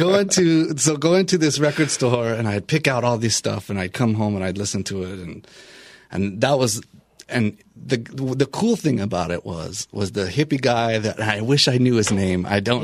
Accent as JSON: {"language": "English", "country": "United States", "tie": "born or raised there", "said": "growing up in Wyoming and in the, you know, where we were in Wyoming, and it's kind of people here say the middle of nowhere."}